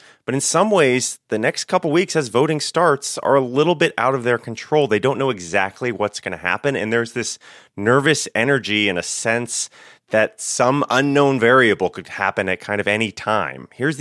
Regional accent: Florida, United States; You know, I'm from Florida originally

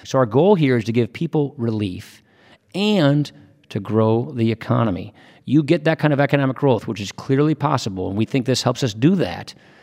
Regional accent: Wisconsin, United States; I come from Wisconsin.

